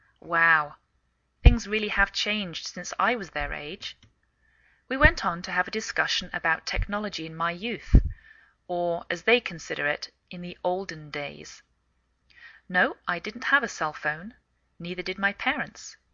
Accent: England, United Kingdom; now in United States

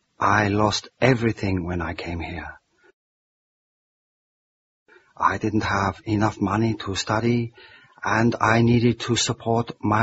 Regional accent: Vietnam; moved away as an adult; now in United Kingdom; I'm from Vietnam originally. I came over here about 25 years ago to escape the problems in my country. Back home in Vietnam, I was a doctor.

